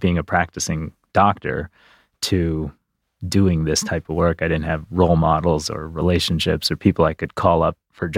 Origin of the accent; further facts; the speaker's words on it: Detroit, Michigan, United States; My dad worked at Ford Motor Company. I grew up around Detroit.